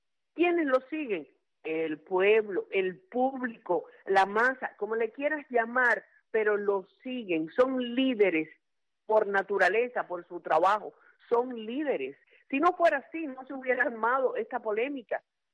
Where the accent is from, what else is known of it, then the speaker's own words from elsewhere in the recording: Cuba; moved away as an adult; Yo voy a ser cubana toda la vida, porque nací en Cuba, porque me crié en Cuba, porque viví en Cuba 55 años y porque llevo Cuba adentro, como todos los cubanos que nos hemos exiliado.